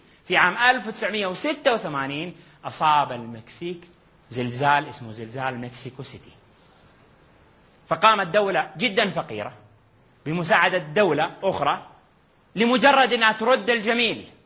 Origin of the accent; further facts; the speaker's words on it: Hejaz, Saudi Arabia; احنا عندنا في الحجاز يقولوا المكاسرة